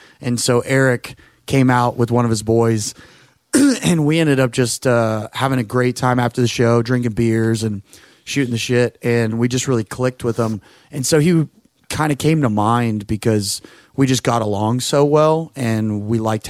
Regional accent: San Antonio, Texas, United States; because that was almost like our hometown show because we're from San Antonio right down the road.

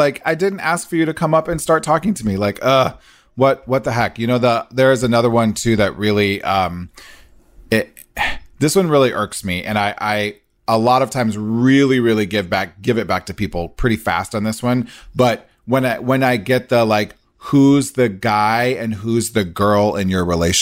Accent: Nebraska, United States; I'm from Nebraska.

